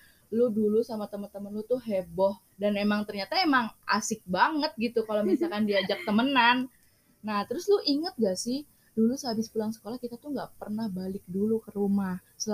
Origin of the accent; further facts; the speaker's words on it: Bogor, West Java, Indonesia; Lahir di Bogor. Tanggal lahir tanggal 28 Februari 2001, yang jelas umur gue 19 tahun. Gue SD SMP di Bogor dan SMA juga di Bogor